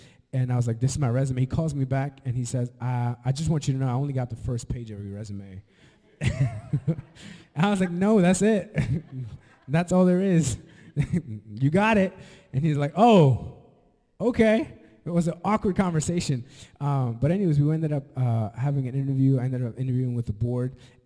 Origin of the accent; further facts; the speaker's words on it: Canada; born there; I'm Hispanic. I'm 100% Salvadorian. I was born in Canada in the freezing cold and the blizzards.